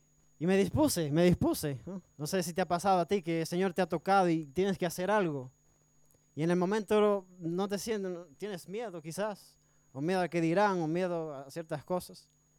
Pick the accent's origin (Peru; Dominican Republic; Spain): Dominican Republic; me pasó allá en mi país, allá en República Dominicana, cuando estaba estudiando.